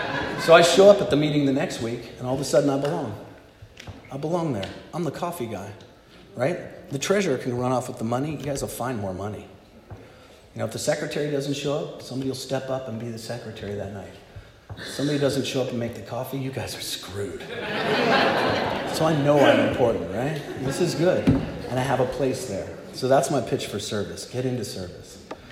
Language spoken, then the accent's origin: English; East Coast, United States; now in Santa Cruz, United States; And I love surfing, even though I was from the East Coast. But I came out to California, and Santa Cruz is the Mecca.